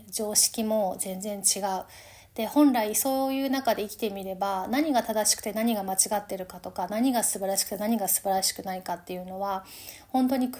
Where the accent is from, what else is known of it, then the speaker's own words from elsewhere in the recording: Shiga, Japan; 私は滋賀県の生まれなんですけれども、小さなというか田舎の町で生まれ育ったので、周りにあんまり英語とかを話せるような環境とかはなかったんですけど、